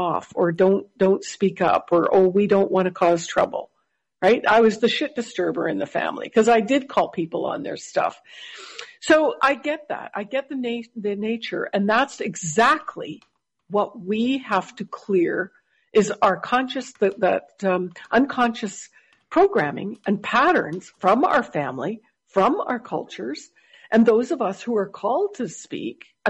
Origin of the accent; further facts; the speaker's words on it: Edmonton, Alberta, Canada; I'm Canadian, and I was raised in the west of Canada.